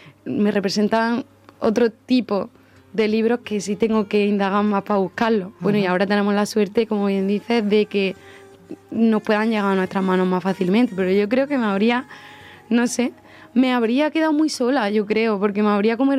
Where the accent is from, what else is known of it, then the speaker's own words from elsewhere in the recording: Villanueva de la Reina, Andalusia, Spain; born there; Aunque tiene otras dificultades nacer en un pueblo, pero agradezco también mucho donde nací, en Villanueva de la Reina